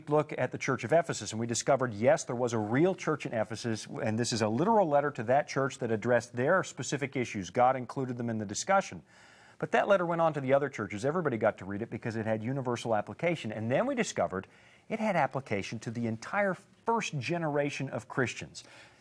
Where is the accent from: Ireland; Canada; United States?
Canada; I'm from Canada. You know, we only have a handful that are over 200,000.